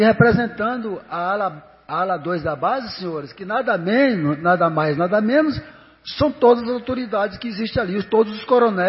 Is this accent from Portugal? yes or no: no; Maranhão, Brazil; now in Goiás, Brazil; Sou maranhense, mas sou goiano há 40 anos aqui também.